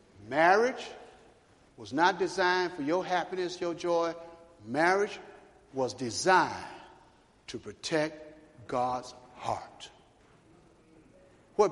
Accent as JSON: {"language": "English", "town": "Chicago", "region": "Illinois", "country": "United States", "tie": "born or raised there", "said": "I grew up in Chicago."}